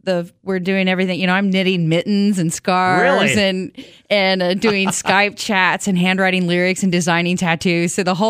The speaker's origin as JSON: {"language": "English", "town": "Chinook", "region": "Kansas", "country": "United States", "tie": "born or raised there", "said": "that reminded me a lot of growing up in Chinook, Kansas, just a little bit down I-29 here, and just reminded me of the Neosho River where I grew up."}